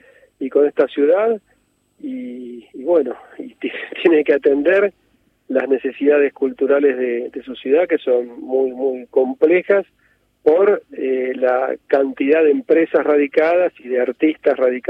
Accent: Argentina; Te podría hablar como argentino

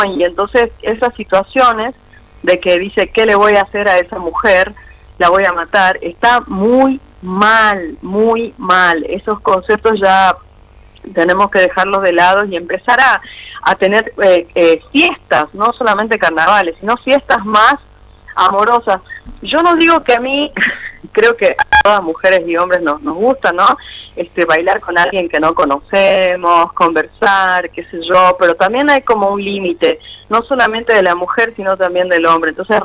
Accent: Humahuaca, Jujuy, Argentina; sobre todo en la cultura de donde vengo, ¿no? En la cultura de Humahuaca, la comunidad era algo principal

